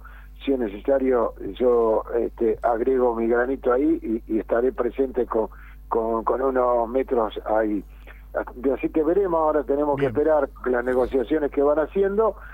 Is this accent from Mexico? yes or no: no; Bombal, Santa Fe, Argentina; Sos muy amable, soy de Bombal.